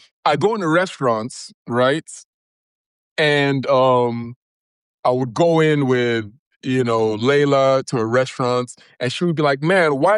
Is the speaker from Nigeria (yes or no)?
yes; Nigeria; When you hear me speak, I speak like an American, right? But if you were to ask me where I'm from, the first thing that comes out of my mouth is Nigerian. I'm Nigerian. Now, I say that not only because my parents are Nigerian and, you know, I was raised in a Nigerian household.